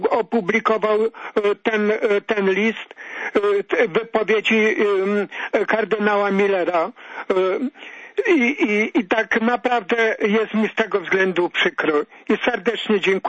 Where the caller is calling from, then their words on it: Lesser Poland, Poland; jestem z Małopolski.